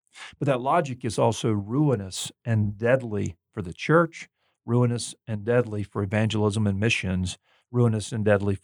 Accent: Mobile, Alabama, United States; I grew up in Mobile, as you know, and in a conservative Southern Baptist church.

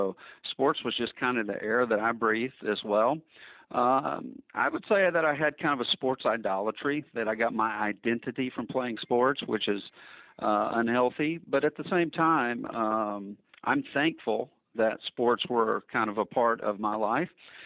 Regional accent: Alabama, United States; I grew up in Alabama, and sports were just what we did in my home.

